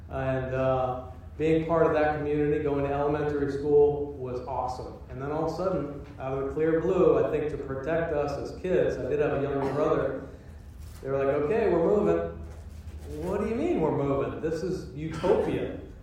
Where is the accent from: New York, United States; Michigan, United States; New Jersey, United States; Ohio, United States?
Michigan, United States; Marquette; born there; also born or lived in Maine; I was born in Marquette, Michigan, Upper Peninsula.